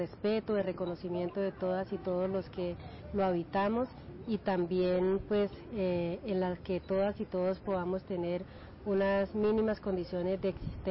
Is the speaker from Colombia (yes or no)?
yes; Arauca, Colombia; vengo del departamento de Arauca, de la región del Centro Oriente. Arauca está al oriente de Colombia, límites con la hermana República Bolivariana de Venezuela.